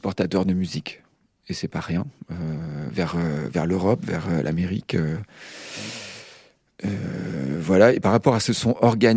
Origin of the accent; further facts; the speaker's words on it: France; en tant que Français, il faut avoir quand même beaucoup d'humilité par rapport à ça